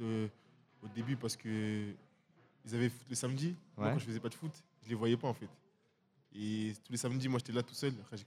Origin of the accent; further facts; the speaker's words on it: Le Kremlin-Bicêtre, Île-de-France, France; Moi, je viens du Kremlin.